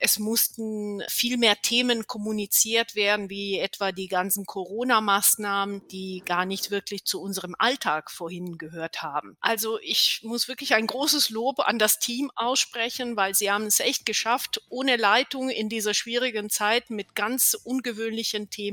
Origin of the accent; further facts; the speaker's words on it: Italy; first language Italian; German is a second language; Ich komme ja selber aus Italien, daher hatte auch so diese sprachliche Ebene, die für mich besonders wichtig war